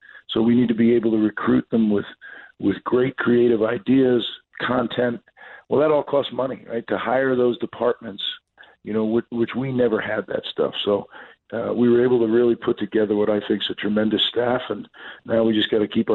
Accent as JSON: {"language": "English", "region": "New Jersey", "country": "United States", "tie": "born or raised there", "said": "I grew up in New Jersey. I always thought that New Jersey and Rutgers deserve to have a championship program"}